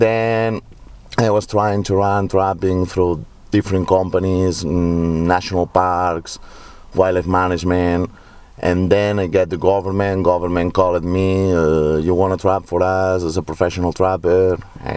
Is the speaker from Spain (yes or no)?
yes; Spain; I'm from Spain, and well, I'm a professional trapper working for my government.